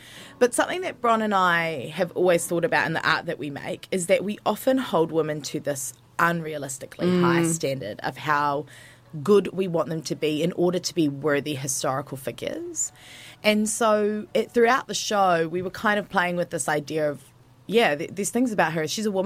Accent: Dunedin, Otago, New Zealand; I grew up in Dunedin and did a lot of dance.

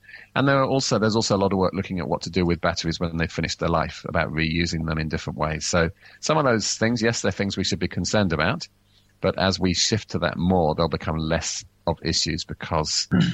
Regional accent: England, United Kingdom; I grew up in England. We never had this sort of heat.

